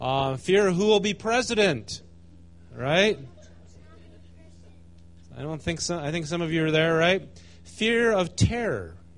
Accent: United States; Even as an American, when you travel, you're a target, whether you realize it or not.

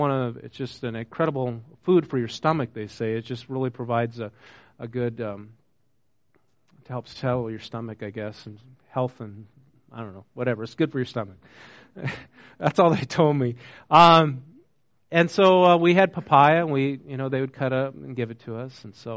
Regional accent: North Dakota, United States; I grew up in North Dakota, they don't raise avocados up there, you know?

